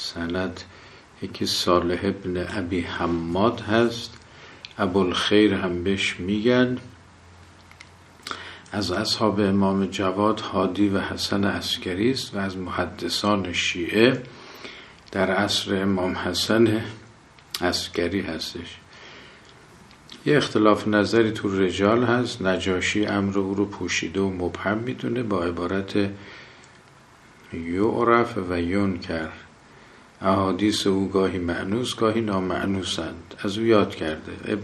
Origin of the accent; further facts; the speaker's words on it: Abadan, Khuzestan, Iran; ما از آبادان هستیم.